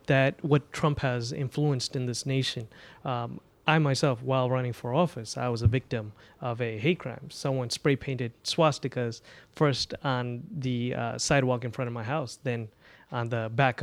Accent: Union, United States; I grew up in Union, like I said, a very diverse town. My family, we were there pretty much since we came to the United States.

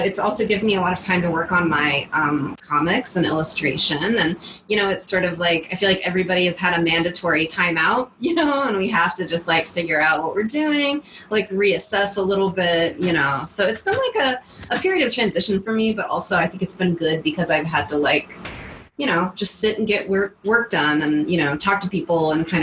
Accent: Arkansas, United States; now in Chicago, United States; I started in, I'm from Arkansas.

